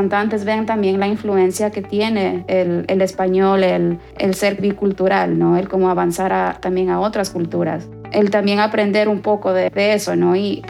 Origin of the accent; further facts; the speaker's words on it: Ecuador; moved away; como somos de Ecuador, crecimos con lo que es la quinoa.